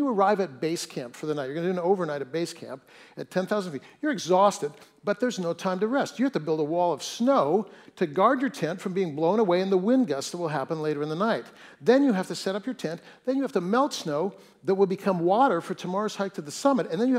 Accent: Fresno, California, United States; I grew up in Fresno, and so you can't help but be a little bit of a Mennonite if you grew up in Fresno.

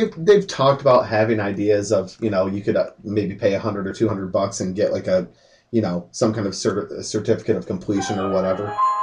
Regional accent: Toledo, Ohio, United States; born there; Trust me, I was born in Toledo, I got family there

